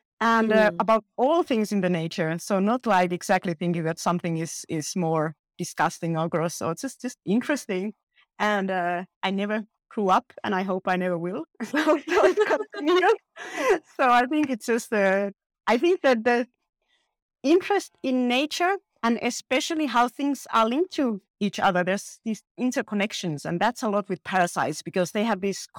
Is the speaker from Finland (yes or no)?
yes; Finland; I come from Finland, so I'm used to the long words